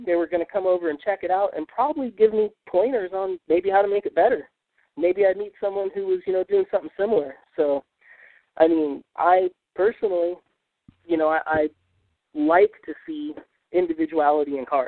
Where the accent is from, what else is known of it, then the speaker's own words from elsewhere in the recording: California, United States; I grew up in California. My dad was into race cars and hot rods.